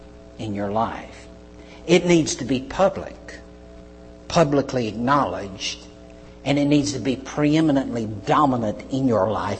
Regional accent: South Carolina, United States; accent: twangy; I'm from South Carolina, I know I got that twangy accent, but I don't hear that twangy accent.

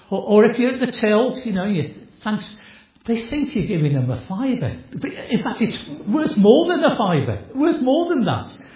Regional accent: Stoke-on-Trent, West Midlands, United Kingdom; I come from Stoke, as many as you do as well.

